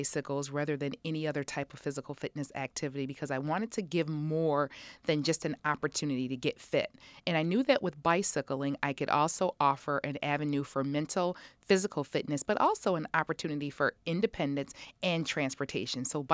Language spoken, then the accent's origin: English; Rochester, New York, United States; I grew up on the east side of Rochester on Arch Street. Went to East High School